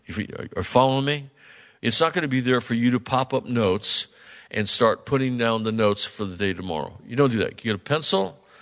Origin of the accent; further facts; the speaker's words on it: United States; We're Americans. I'm not white. I'm not green. I'm not purple. I'm American, just like you.